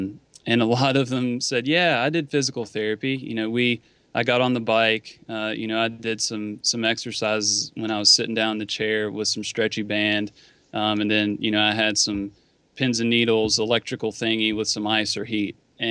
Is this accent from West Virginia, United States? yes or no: yes; West Virginia, United States; accent: twang; I'm from West by God, Virginia, Gene. Don't forget it.